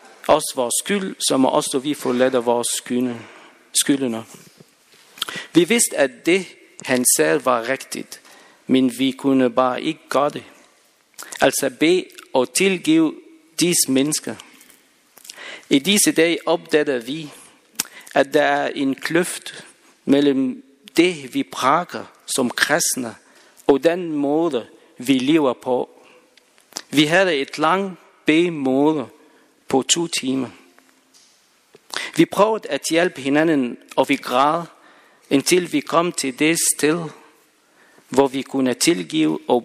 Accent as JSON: {"language": "Danish", "country": "Egypt", "lives_now": "Denmark", "said": "Jeg kommer fra Egypten"}